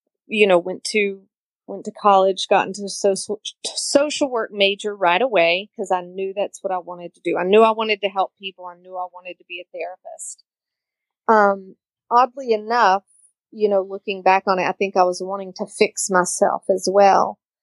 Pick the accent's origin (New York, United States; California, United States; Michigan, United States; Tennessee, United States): Tennessee, United States; now in Florida, United States; Obviously by my accent, I'm not from Florida. So I came down here from East Tennessee to Florida for my addiction, and I stayed